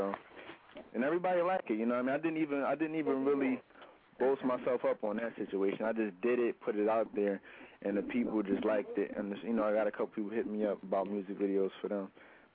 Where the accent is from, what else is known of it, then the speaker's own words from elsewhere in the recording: Philadelphia, Pennsylvania, United States; I'm from Philly, and I'm really about to take this to the next level.